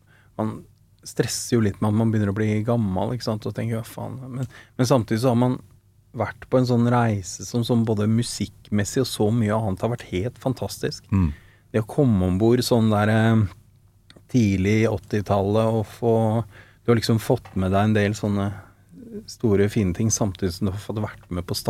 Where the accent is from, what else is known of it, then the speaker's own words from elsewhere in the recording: Oslo, Norway; Født og oppvokst ved Sankt Hanshaugen, Frimannsgate, og bor der fortsatt, så jeg er skikkelig sånn. Bli utilpass hvis det er mer trær enn på Sankt Hanshaugen. Jeg liker meg veldig godt i sentrum.